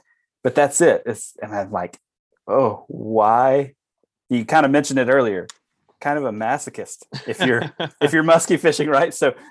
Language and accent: English; Deep South, United States; I'm not from Wisconsin. I'm from the deep south, Alabama, Louisiana.